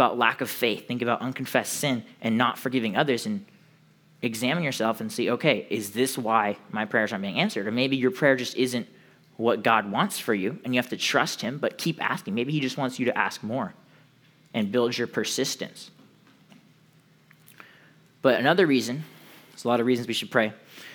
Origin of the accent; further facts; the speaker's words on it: California, United States; Now, we're from Southern California, so that's normal.